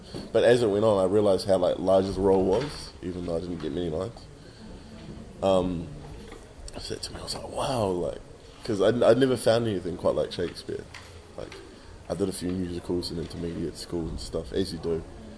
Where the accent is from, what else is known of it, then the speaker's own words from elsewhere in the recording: Christchurch, Canterbury, New Zealand; Where I grew up in Christchurch it wasn't.